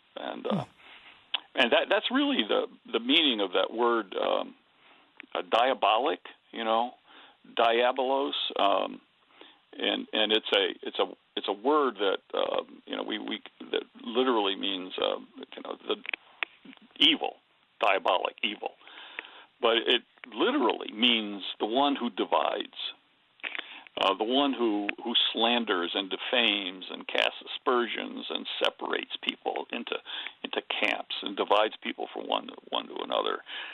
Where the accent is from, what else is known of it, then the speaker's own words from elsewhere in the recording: Wales, United Kingdom; I'm Welsh and I don't know what you are, but we all have different identities.